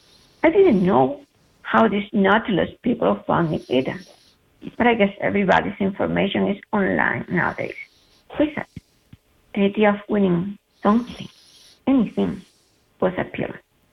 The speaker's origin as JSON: {"language": "English", "region": "Havana", "country": "Cuba", "tie": "born or raised there", "said": "And I grew up in Central Havana, which is kind of in the middle of the city."}